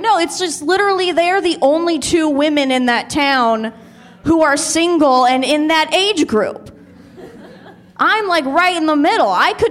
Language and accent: English; Encino, California, United States; I grew up in the San Fernando Valley, Encino to be exact, and like, I was considered the WASP because I wasn't Persian.